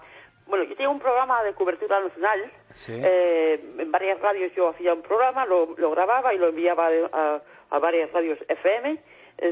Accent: Oviedo, Asturias, Spain; now in United Kingdom; nunca se me olvida de dónde soy, que yo soy de Oviedo y orgullosa de ser asturiana.

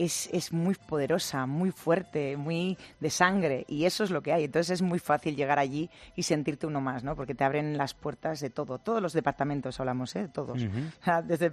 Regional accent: Basque Country, Spain; Yo como buena vasca tengo que tener un novio sevillano

